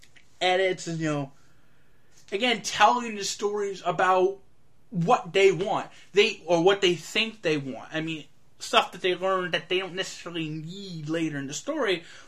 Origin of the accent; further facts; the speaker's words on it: Tampa, Florida, United States; Again, I'm not from New Orleans, I'm from Tampa